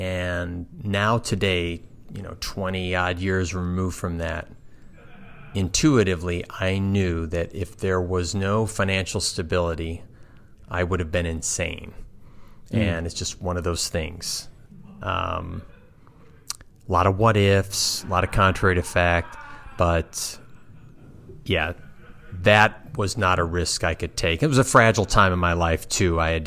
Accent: Oak Park, Illinois, United States; also born or lived in Chicago; And I was born in Chicago. We grew up just outside the city in a city called Oak Park for a while, and then we moved out to the western suburbs.

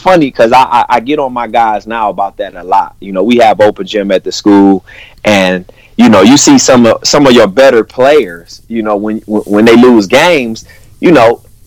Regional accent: Warrensville, Ohio, United States; Played there before transferring to Warrensville, where I grew up in Warrensville.

